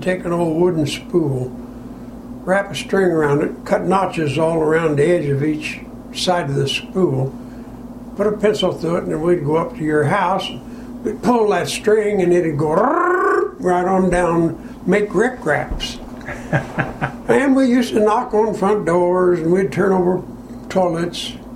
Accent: Independence, Missouri, United States; also born or lived in Blue Springs; I was born in Blue Springs. That's where we lived when I was born. My dad worked for Adams Dairy. And shortly after that, we moved to Independence when I was just a baby.

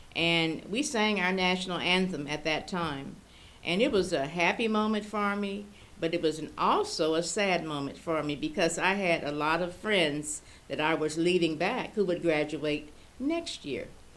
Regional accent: Kansas City, Missouri, United States; I enjoyed growing up in Kansas City, Missouri, and I have and still have a lot of friends here in the city.

